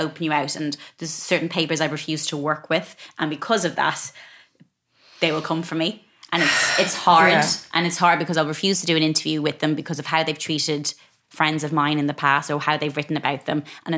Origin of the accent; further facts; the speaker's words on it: Ireland; But I think growing up in Ireland, living by the sea, I probably took it for granted at the time, but we always have beautiful fish.